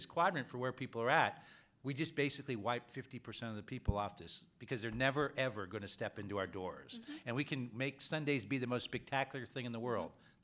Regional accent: San Francisco, California, United States; You know, I grew up in San Francisco, but also single family, single mother. I started working on the streets in San Francisco, 9 years old.

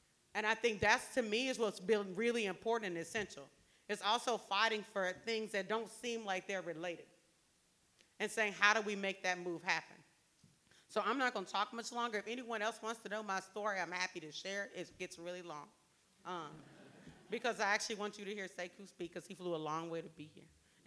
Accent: Knoxville, Tennessee, United States; I'm from Knoxville, Tennessee. My whole family is from the Gulf Coast and the South.

